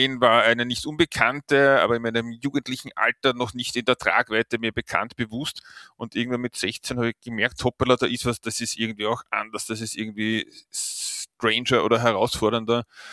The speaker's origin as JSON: {"language": "German", "region": "Vienna", "country": "Austria", "said": "bin aus Wien"}